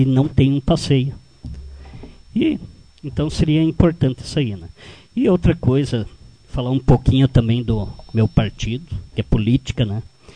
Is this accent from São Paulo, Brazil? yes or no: no; Pejuçara, Rio Grande do Sul, Brazil; para mim é um orgulho dizer, sou de Pejussara, estou aí.